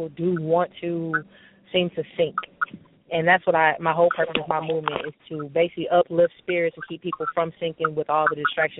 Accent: Las Vegas, Nevada, United States; now in Birmingham, United States; I am originally from Las Vegas, Nevada, but currently I'm in Birmingham, Alabama. I am the youngest of two, and I've been doing music for a while.

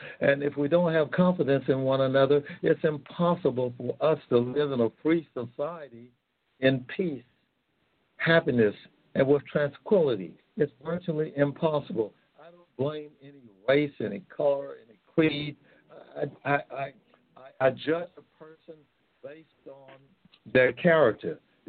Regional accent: the South, United States; I grew up in the South, and during those days, men and women didn't have a lot of education, but their word was their bond.

